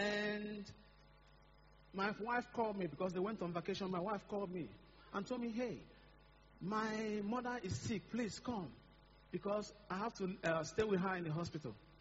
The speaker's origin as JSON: {"language": "English", "country": "Nigeria", "tie": "born there", "said": "I was born here in Nigeria."}